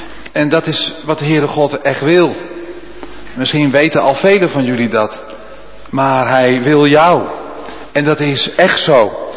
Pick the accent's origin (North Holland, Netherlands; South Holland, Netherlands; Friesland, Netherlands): North Holland, Netherlands; born there; Nou, ik ben geboren in Noord-Holland.